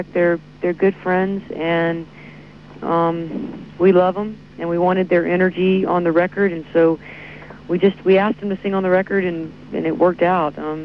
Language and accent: English; Atlanta, Georgia, United States; No, this is my home. This is my hometown.